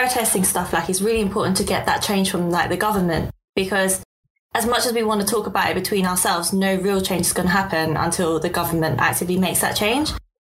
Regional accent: London, United Kingdom; accent: East London; I don't know why my East London accent's really coming out.

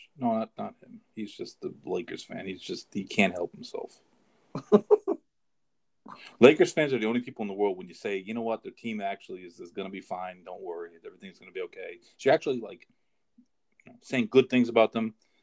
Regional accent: New York, United States; I've been in New York. I grew up in New York. I've been in New York my whole life.

